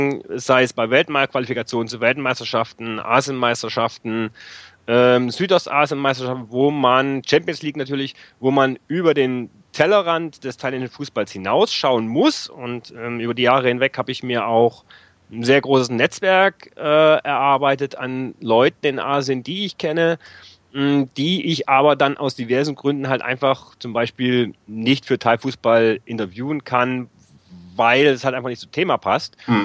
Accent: Saxony, Germany; now in Munich, Germany; Ich komme nicht direkt aus Leipzig, sondern aus einer Kleinstadt in der Nähe. Und damals war Leipzig quasi die Bezirksstadt meiner Heimatstadt.

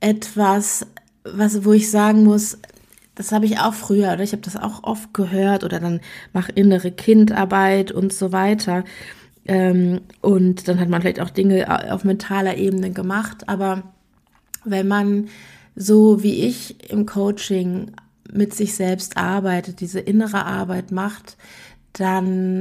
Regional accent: Germany; moved away as an adult; now in Switzerland; als Deutsche in der Schweiz seit fast 30 Jahren lebt. Mit einer Wohnung, ich schaue auf den Zürichsee.

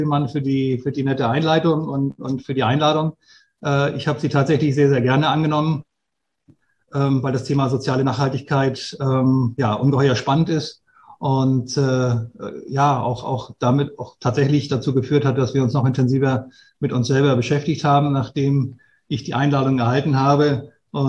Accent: Flensburg, Schleswig-Holstein, Germany; born or raised there

